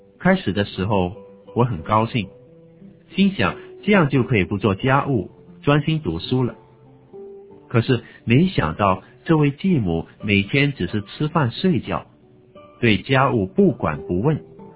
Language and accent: Chinese; Hong Kong; 1957年4月2日，我出生在香港的一个贫困家庭。